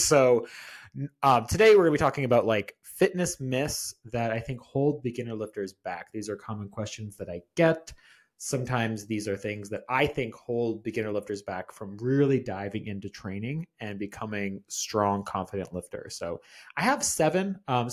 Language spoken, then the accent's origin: English; British Columbia, Canada; I'm Canadian, if you guys didn't know. I think I mentioned that before, but apparently I don't have too much of an accent.